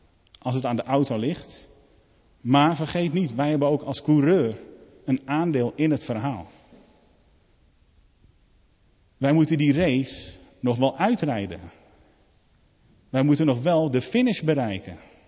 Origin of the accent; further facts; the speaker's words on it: Netherlands; Ik ben Nederlander en ik vind het toch altijd wel fijn als Nederlanders goed presteren.